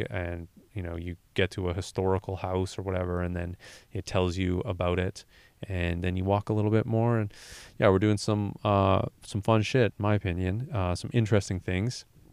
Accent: Canada; I'm Canadian. My partner's Canadian. We crossed the border 2 days ago and we are driving.

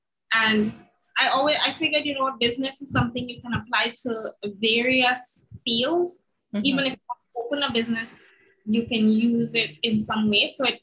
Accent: Calivigny, Saint George, Grenada; I'm from Calavini in St. George, in Grenada.

